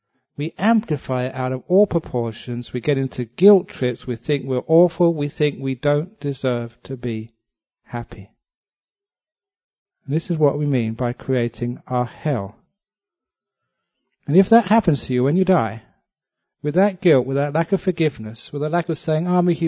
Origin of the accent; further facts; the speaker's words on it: England, United Kingdom; when I was growing up in England